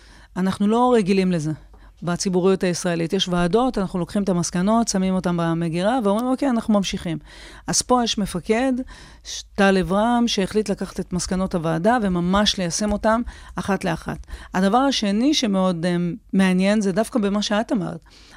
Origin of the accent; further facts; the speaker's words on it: Ashkelon, Southern District, Israel; זה היה הילדות שלי באשקלון. זה ילדות במקום מאוד מאוד אוהב, מפרגן, תומך